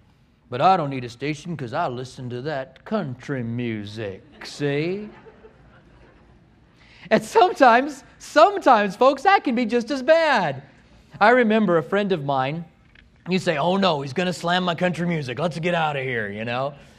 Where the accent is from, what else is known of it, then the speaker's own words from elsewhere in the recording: Albuquerque, New Mexico, United States; When I grew up in Albuquerque, there was a youth station there